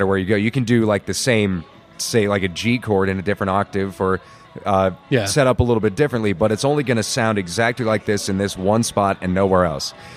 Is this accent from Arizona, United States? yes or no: yes; Paulden, Arizona, United States; also born or lived in Prescott; Born here in town and raised in Paulden.